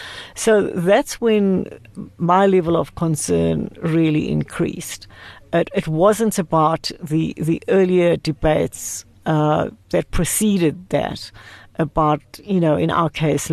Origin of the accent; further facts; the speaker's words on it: South Africa; not only as a leader of a university, but as a South African citizen.